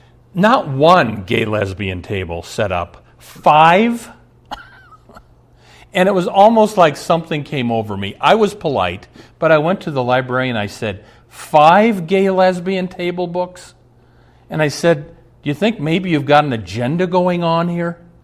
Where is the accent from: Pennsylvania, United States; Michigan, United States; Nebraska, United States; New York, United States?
Nebraska, United States; Omaha; I can remember my home church that I grew up in Omaha.